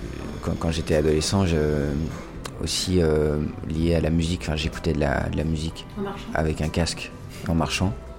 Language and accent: French; Paris, Île-de-France, France; born there; also born or lived in London; Je suis né à Paris dans le 14e de naissance.